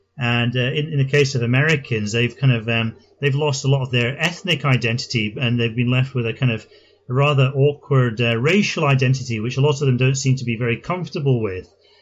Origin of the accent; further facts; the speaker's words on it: Scotland, United Kingdom; also born or lived in London; now in Japan; when I lived in Scotland, I didn't go around thinking I'm Scottish every day. But, you know, as soon as I moved down to London, I started to become a bit more conscious of it.